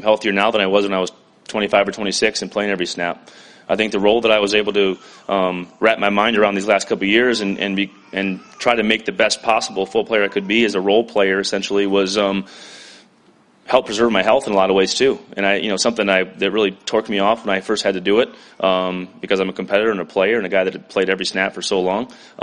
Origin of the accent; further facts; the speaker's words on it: Iowa, United States; also born or lived in South Dakota; I grew up in South Dakota to Iowa to here